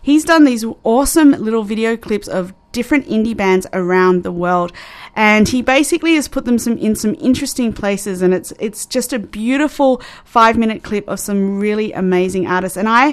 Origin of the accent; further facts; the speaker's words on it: Australia; now in Canada; I will be away back in my home country of Australia.